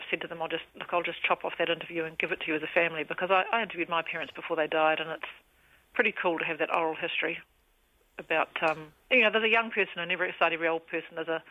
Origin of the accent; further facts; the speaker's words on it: New Zealand; if you walk in there as a Kiwi